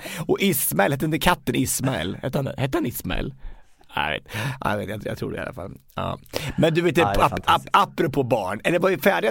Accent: Östansjö, Sweden; Alltså, jag bodde vid Bommar när hemma i Östansjö.

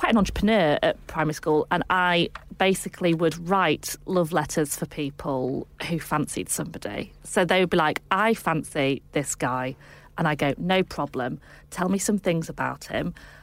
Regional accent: York, Yorkshire and the Humber, United Kingdom; Because growing up in York, like Peter Kay is like a sort of pinnacle 10 out of 10.

